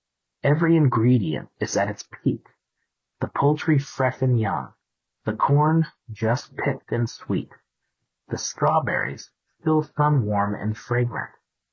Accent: New York, United States; Though I grew up in New York's Hudson Valley, far from the rural South

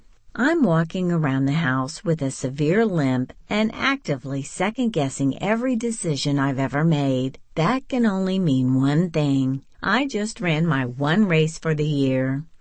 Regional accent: Illinois, United States; The race is in my hometown in Illinois, and I've been doing it almost every year since I was Betsy's age.

